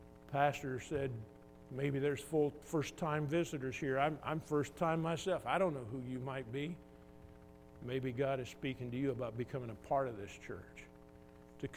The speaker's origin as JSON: {"language": "English", "town": "Sherman", "region": "Texas", "country": "United States", "tie": "born or raised there", "said": "I remember sitting in church as a young person growing up in Sherman, Texas"}